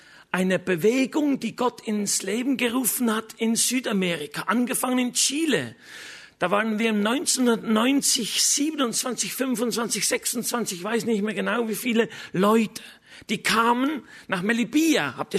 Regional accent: Switzerland; Meine Frau kommt aus Bayern, Entschuldigung, und ich bin Schweizer.

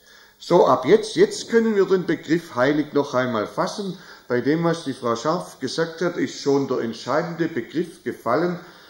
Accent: Germany; So wie wir eben, wir sind Deutsche.

